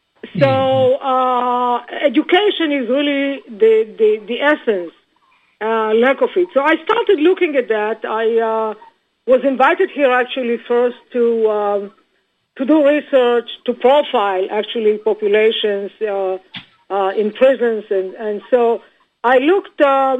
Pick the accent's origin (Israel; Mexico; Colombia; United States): Israel; I grew up in Israel